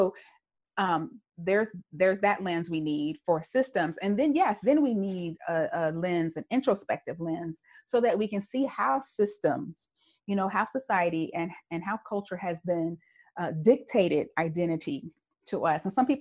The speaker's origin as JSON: {"language": "English", "country": "United States", "said": "and I do love being an American"}